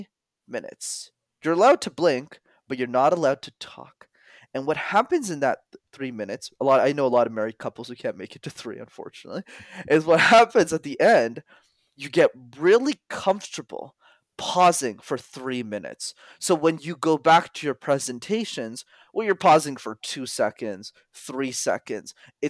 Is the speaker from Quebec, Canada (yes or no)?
yes; Montreal, Quebec, Canada; because I'm born and raised in Montreal, which is not too far from New York City.